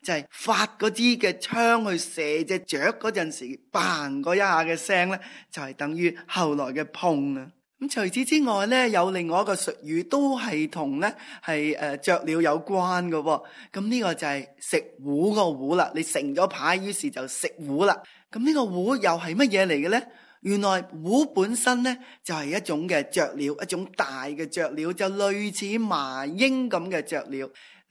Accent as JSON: {"language": "Cantonese", "region": "Guangdong", "country": "China", "said": "点解我哋广东人叫嘅打麻雀"}